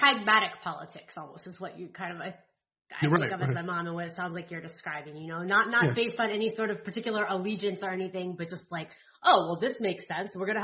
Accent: Reading, Ohio, United States; I grew up in Cincinnati in general is very Catholic. I grew up in a very Catholic, suburb of Cincinnati called Reading.

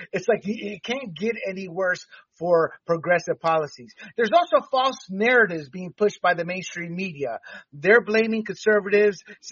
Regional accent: California, United States; as a Californian, all three of us, we've dealt with this for decades.

